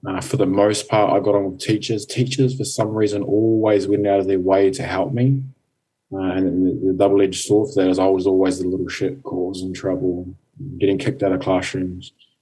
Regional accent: Napier, Hawke's Bay, New Zealand; I grew up in New Zealand. Grew up in a little place called Napier.

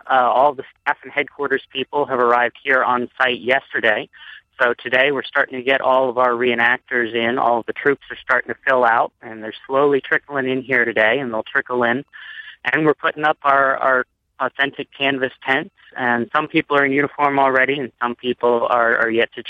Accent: Maryland, United States; I grew up in Maryland, and it's always been right out the back door.

